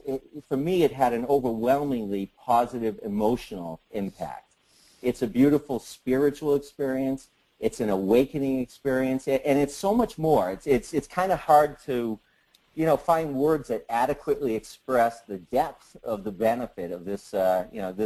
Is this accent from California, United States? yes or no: no; Simsbury, Connecticut, United States; Hi, everyone. … I'm from Simsbury, Connecticut.